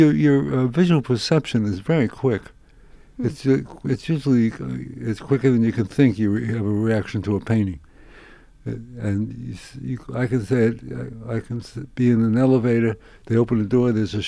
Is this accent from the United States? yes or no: yes; Queens, New York, United States; And I came from Queens, where they did a halftime Lindy Hop. And you could dance only from people from Queens, some parts of Manhattan and Harlem.